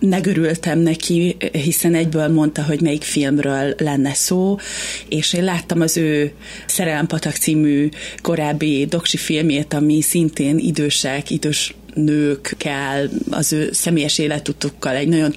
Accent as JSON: {"language": "Hungarian", "region": "Zala", "country": "Hungary", "said": "én ugye félig Zala megyéből származom, és az ottani nagymamám personáját alakítom az interneten és a stand-upjaimban"}